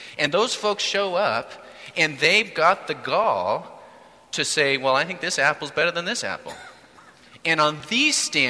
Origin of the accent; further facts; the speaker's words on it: Yakima, Washington, United States; I grew up in Central Washington in Yakima, and the one thing that Yakima got was the Central Washington State Fair, right?